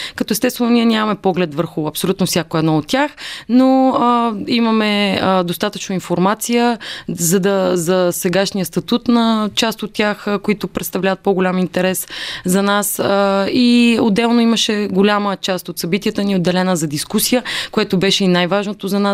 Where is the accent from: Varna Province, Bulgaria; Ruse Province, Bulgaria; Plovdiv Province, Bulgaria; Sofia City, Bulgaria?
Sofia City, Bulgaria; Sofia; На 32 години съм от София. Родена и израснала тук.